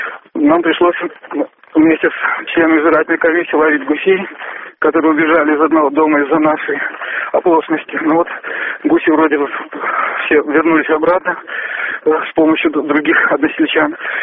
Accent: Ukraine; я нахожусь в селе Макишин Городнянского района Черниговской области. Это почти самый север Украины, пограничный район с Белоруссией и Россией. В нашем селе, это мое родное село

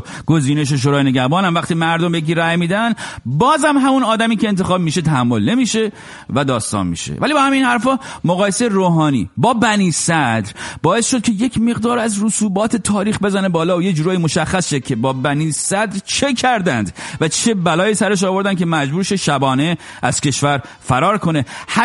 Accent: Rasht, Gilan, Iran; خب منم اهل رشتم

